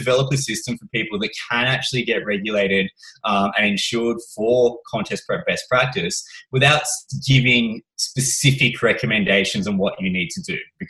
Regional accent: Canberra, Australian Capital Territory, Australia; because I'm from Canberra.

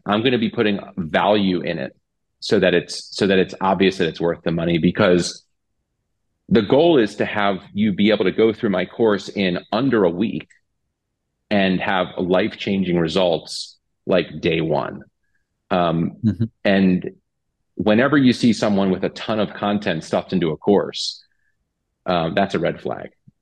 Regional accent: Maryland, United States; I'm from Maryland, so we're known for crab cakes, like a delicious Maryland food

